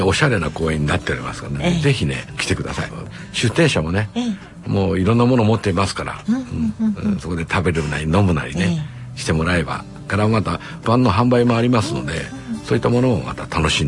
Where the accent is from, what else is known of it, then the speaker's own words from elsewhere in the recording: Okazaki, Aichi, Japan; あの井田っていうね、大樹寺に近いところに生まれまして、で井田小学校に通いました、